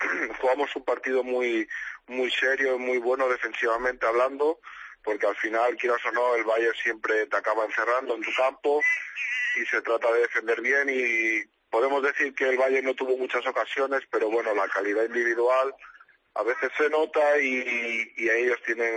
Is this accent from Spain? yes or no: yes; Barcelona, Catalonia, Spain; born there; soy nacido en Barcelona. Mi madre de allí, de Vilassar de Mar, cerca de Barcelona, y mi padre de Sevilla